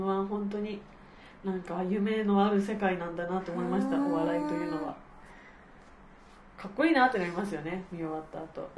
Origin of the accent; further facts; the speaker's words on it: Matsusaka, Mie, Japan; 地元三重県松阪市にて